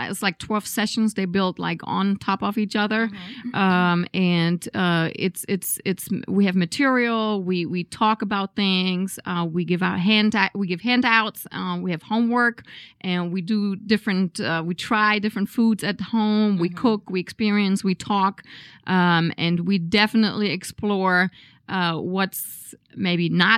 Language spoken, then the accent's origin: English; Berlin, Germany; English is a second language; I'm originally from Berlin, Germany.